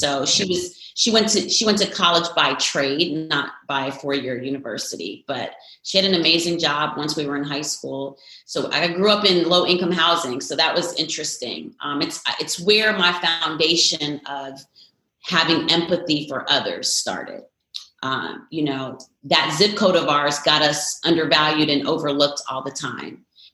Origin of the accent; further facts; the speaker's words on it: Perth Amboy, New Jersey, United States; Oh my goodness. I grew up in Perth Amboy, New Jersey. My mother and father were separated. So my mother raised us.